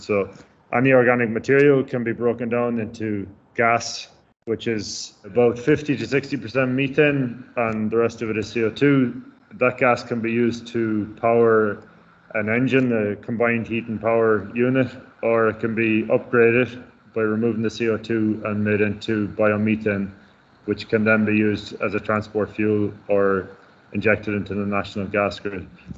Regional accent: Connacht, Ireland; from South Galway near Clarenbridge.

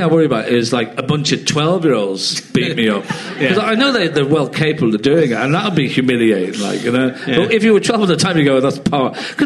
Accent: Ireland; when I was growing up in Ireland

